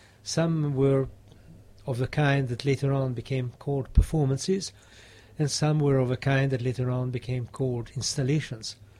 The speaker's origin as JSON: {"language": "English", "region": "New York", "country": "United States", "said": "I had a couple of exhibitions in Italy as a New Yorker"}